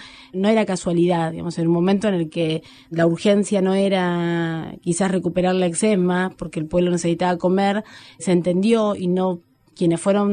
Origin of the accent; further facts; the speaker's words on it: Argentina; ayudarnos a reconstruir nuestra propia identidad como argentinos